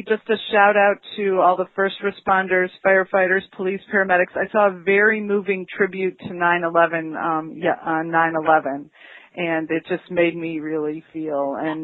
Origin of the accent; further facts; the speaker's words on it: Wheeling, Illinois, United States; Hi, Dale, and I'm … from Wheeling, Illinois.